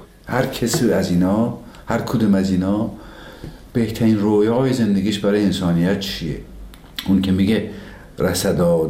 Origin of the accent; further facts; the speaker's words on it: Tabriz, East Azerbaijan, Iran; دیدیم ما که بچه تبریز هستیم